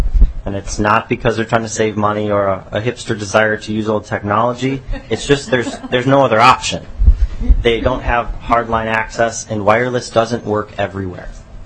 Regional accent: Buffalo, Minnesota, United States; I'm from Buffalo, Minnesota.

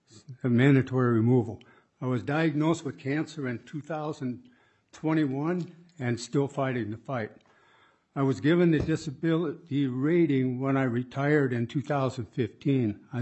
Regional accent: Minnesota, United States; I'm from Morrison County, and I'm here today as a disabled veteran.

